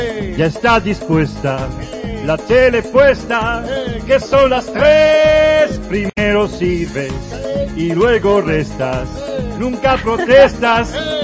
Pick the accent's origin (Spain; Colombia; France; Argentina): France; Spanish is a second language; Yo soy francés.